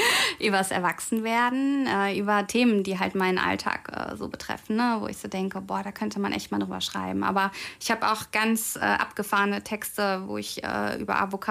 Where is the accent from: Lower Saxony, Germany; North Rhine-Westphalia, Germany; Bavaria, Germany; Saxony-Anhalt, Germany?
North Rhine-Westphalia, Germany; Bonn; in meiner Heimatgemeinde in der Trinitatskirche in Endenich.